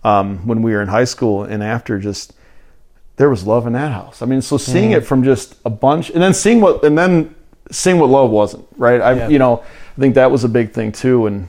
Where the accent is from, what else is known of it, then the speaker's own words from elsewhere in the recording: Ypsilanti, Michigan, United States; I grew up in Ipsy, but I went to school in Ann Arbor for elementary school. I went to school in Westland for high school, right?